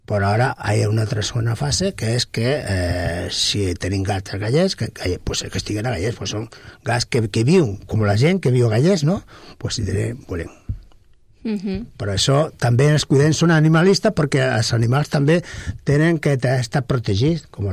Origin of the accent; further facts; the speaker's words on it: Andalusia, Spain; now in Catalonia, Spain; Jo sóc andalús, o sigui, sóc un andalús, com ho diu sempre, un andalús català, ara sóc més català perquè porto aquí ja 60 anys, quasi, i 59 o 58